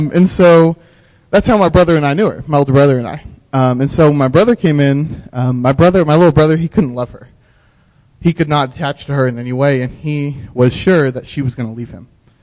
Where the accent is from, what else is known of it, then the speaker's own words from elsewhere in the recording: Clifton, Texas, United States; I'm from Clifton, so just down Highway 6 a little bit.